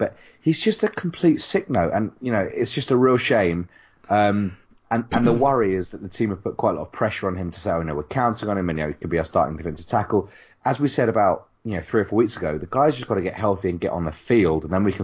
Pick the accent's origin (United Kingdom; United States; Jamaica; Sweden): United Kingdom; England; being two English guys that have never played the game